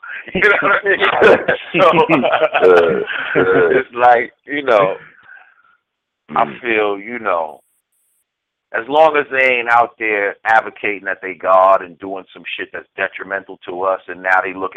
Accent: New Rochelle, New York, United States; also born or lived in Brooklyn; I'm from New Rochelle, but I lived in Brooklyn for like 10 years.

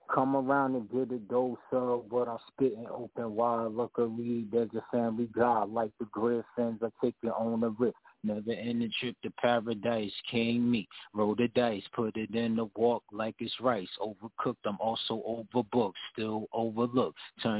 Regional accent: Newark, New Jersey, United States; I'm from Newark, New Jersey.

